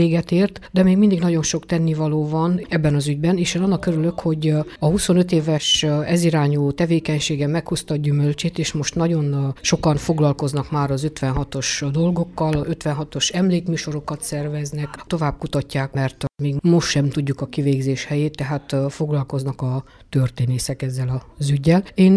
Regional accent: Tornya, Arad County, Romania; Tornyára a szülőfalumba került.

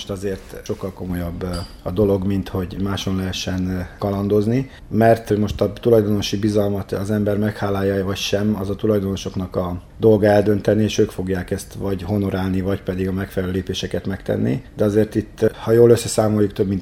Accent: Arad, Arad County, Romania; most azért, mert aradi vagyok, kicsit az aradiak előnyben vannak

